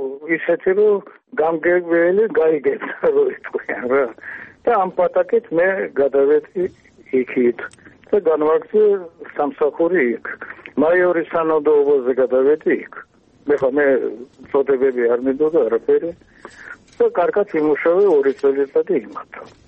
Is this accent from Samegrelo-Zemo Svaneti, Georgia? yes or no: no; Tbilisi, Georgia; born there; მაგრამ მე ხომ თბილისში დავიბადე